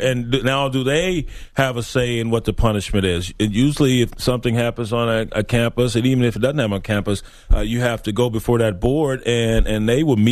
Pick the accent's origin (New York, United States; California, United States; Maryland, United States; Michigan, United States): California, United States; Compton; I mean, I grew up in Compton, but that was harsh.